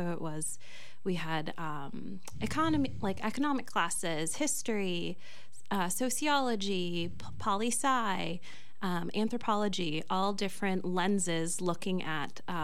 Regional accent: California, United States; I grew up in the Bay Area and moved to the Sacramento region when I was in high school and went to UC Davis.

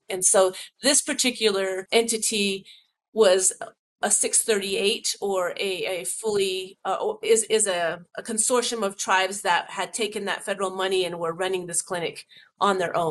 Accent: Fort Defiance, Arizona, United States; I became intrigued about working in my hometown, moved back to Fort Defiance, Arizona, and was the chief of family medicine there for a number of years

